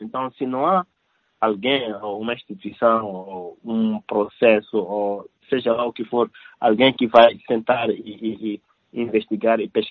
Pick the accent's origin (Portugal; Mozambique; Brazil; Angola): Mozambique; now in Helsinki, Finland; Eu e o Nelo e Zildo, somos moçambicanos. Eu estou vivendo aqui em Helsinki.